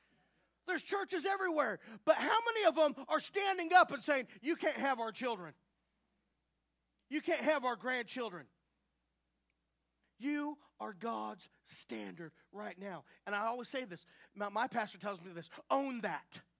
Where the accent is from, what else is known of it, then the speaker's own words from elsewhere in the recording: Dallas, Texas, United States; I took a walk, and it was kind of weird because I'm from Dallas, Texas, and I took a walk this morning, and I saw an alligator.